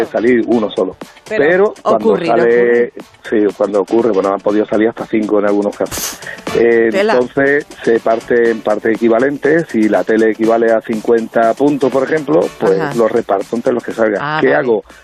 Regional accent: Málaga, Andalusia, Spain; Me procuro estarme, sí, por aquí, por la costa, toda la costa del Sol. Y sí, soy de aquí de Málaga.

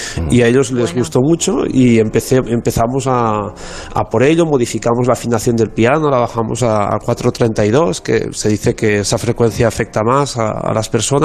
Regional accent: Falset, Catalonia, Spain; se lo conté a una persona de la cooperativa de mi pueblo, de Falset

